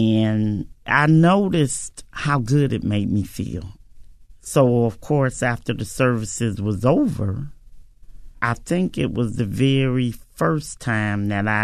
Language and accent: English; Chicago, Illinois, United States; Growing up in Chicago, of course, I know racism exists.